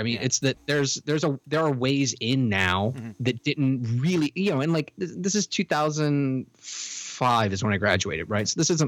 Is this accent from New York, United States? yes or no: no; Richmond, Virginia, United States; So I grew up in Richmond, Virginia, and there weren't a whole lot of comic book stores